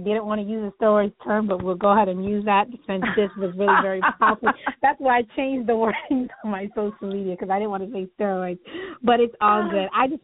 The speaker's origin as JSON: {"language": "English", "country": "United States", "said": "I love being an American. I thank you for all the opportunities this great nation gives each one of us."}